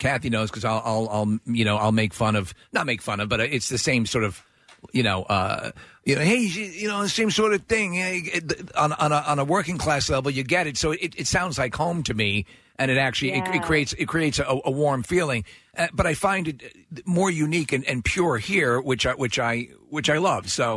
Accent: New York, United States; accent: antiseptic; I'm from New York, but I'm often told I have a fairly antiseptic.

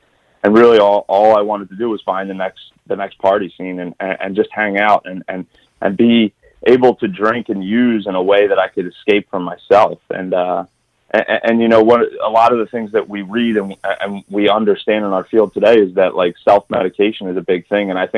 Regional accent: United States; So I'm a guy that grew up in Delaware County, just like any other, young man.

